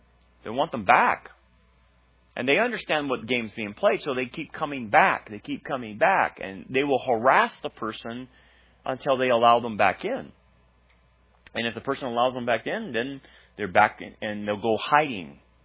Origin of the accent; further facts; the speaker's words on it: Delano, California, United States; When I grew up in Delano